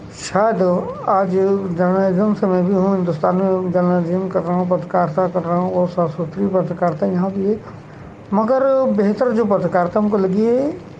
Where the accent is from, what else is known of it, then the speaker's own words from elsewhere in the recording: Lucknow, Uttar Pradesh, India; ہندوستان کے ایک مشہور شہر لکھنؤ سے ہوں۔